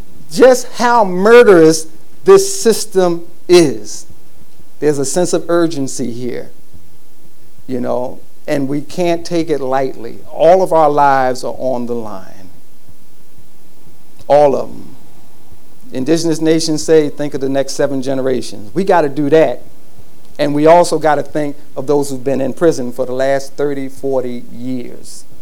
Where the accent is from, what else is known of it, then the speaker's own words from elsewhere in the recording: New York, United States; and the folks around Shaq, because I'm from New York.